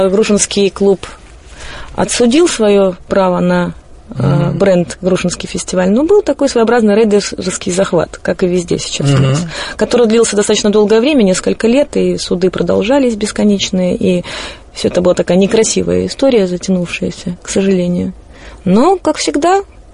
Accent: Kaliningrad, Kaliningrad Oblast, Russia; В Калининграде меня в моем родном городе как-то ребята затащили на фестиваль авторской песни

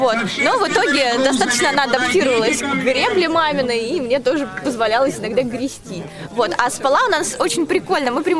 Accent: Zelenograd, Moscow, Russia; я из Зеленограда.

